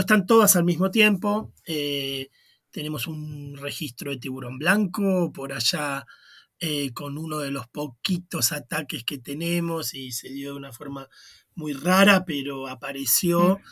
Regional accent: Argentina; a nosotros no nos gusta, como argentinos, no sabemos comer pescado en realidad.

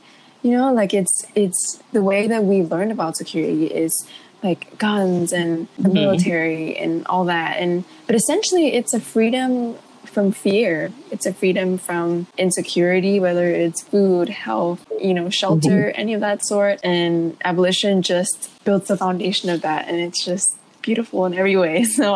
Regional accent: Malaysia; moved away as an adult; now in Hawaii, United States; I was actually born and raised in Malaysia. Came to Hawaii for university. And I've been here for like 2.5 years-ish.

